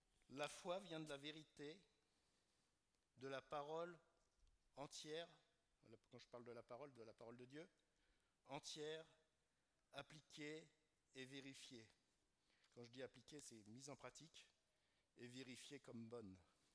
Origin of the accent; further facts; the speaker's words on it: France; born there; Là, je suis né en France, je suis chrétien.